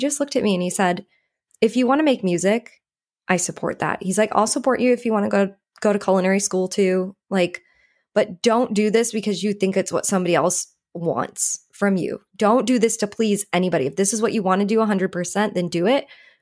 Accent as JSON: {"language": "English", "region": "Hawaii", "country": "United States", "tie": "born or raised there", "said": "I grew up in Hawaii. I was one of very few white kids."}